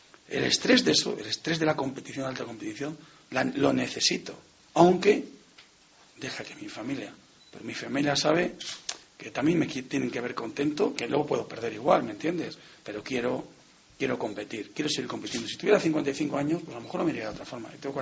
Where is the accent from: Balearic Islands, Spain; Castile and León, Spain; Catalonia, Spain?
Castile and León, Spain; Valladolid; yo soy vallisoletano. Me siento vallisoletano.